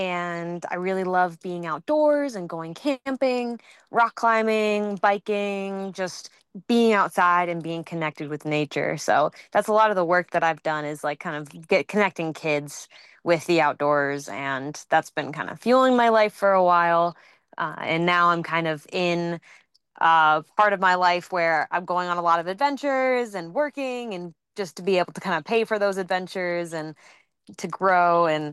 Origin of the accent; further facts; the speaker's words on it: the Carolinas, United States; born there; So that's where I grew up most of my life, but I was born down in the Carolinas.